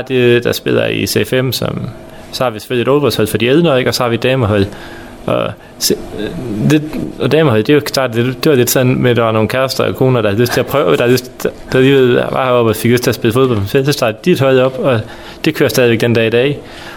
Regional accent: Frederikshavn, North Denmark Region, Denmark; jeg er jo født og opvokset i Frederikshavn, men jeg fandt så en kæreste, der boede i Jørgen, og jeg flyttede så hjem til hende.

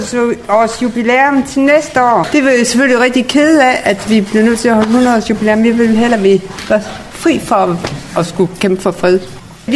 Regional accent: Skive, Central Denmark Region, Denmark; og jeg kommer fra Skive.

